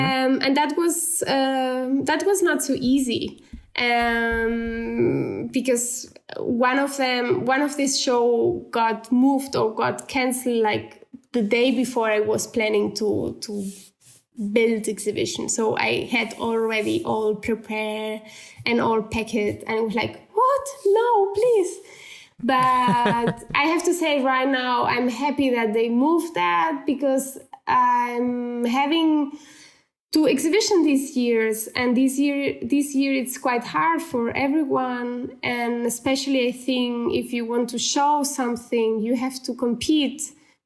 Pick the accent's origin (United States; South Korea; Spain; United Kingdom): Spain; Barcelona, Catalonia; now in Germany; when it's winter, I'm still from Barcelona